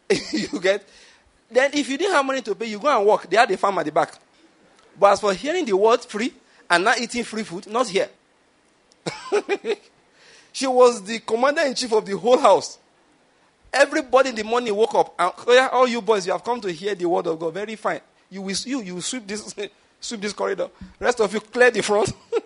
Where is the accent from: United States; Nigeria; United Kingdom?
Nigeria; Ondo; And I am from Ondo State. The only language we have in common, physically speaking, is English language.